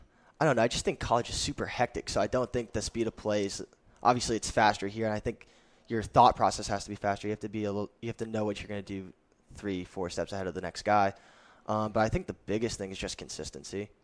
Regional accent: Las Vegas, Nevada, United States; also born or lived in Wisconsin / North Carolina; I was moving around because my dad, and then he landed in Las Vegas, and then I grew up there. So I spent my entire life basically growing up there.

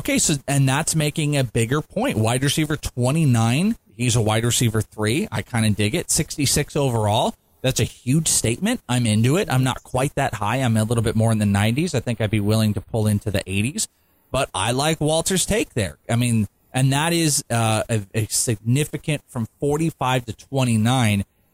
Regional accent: Wales, United Kingdom; I'm Welsh.

